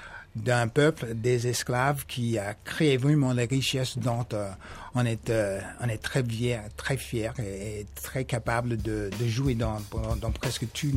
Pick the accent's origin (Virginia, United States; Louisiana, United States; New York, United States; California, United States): Louisiana, United States; New Orleans; born there; French is a second language; Moi, je suis né à la Nouvelle-Orléans en 1944.